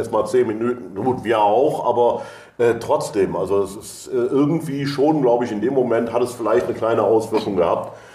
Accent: Cologne, North Rhine-Westphalia, Germany; als Kölner

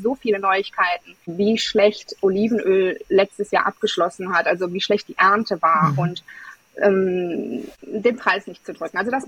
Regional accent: Apulia, Italy; born there; German is a second language; moved away; ich habe italienische Wurzeln, ich bin in Apulien geboren

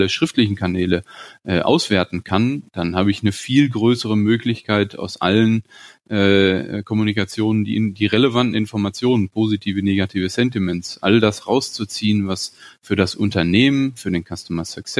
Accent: Gütersloh, North Rhine-Westphalia, Germany; Ich bin eben auch in Gütersloh aufgewachsen.

